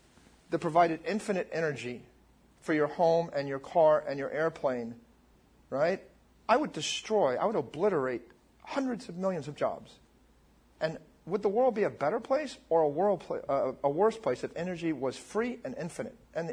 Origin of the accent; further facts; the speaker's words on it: Dayton, Ohio, United States; By the way, I went to Fairborn High School. I grew up outside of Dayton